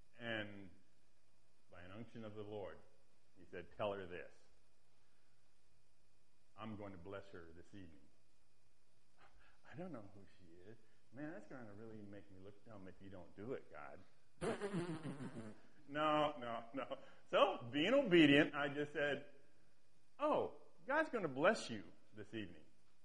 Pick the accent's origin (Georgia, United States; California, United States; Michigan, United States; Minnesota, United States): California, United States; Eureka; I thought of how blessed we were here in Eureka, my hometown, here in Humboldt County.